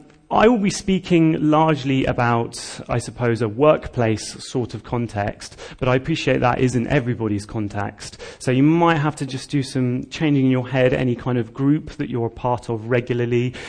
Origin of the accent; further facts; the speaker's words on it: Bedford, East of England, United Kingdom; I'm originally from Bedford, in Bedfordshire.